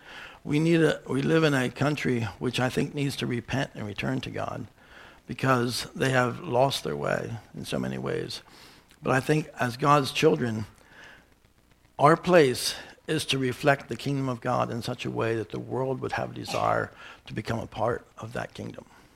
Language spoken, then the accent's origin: English; Lancaster County, Pennsylvania, United States; he's from York County, I'm from Lancaster County.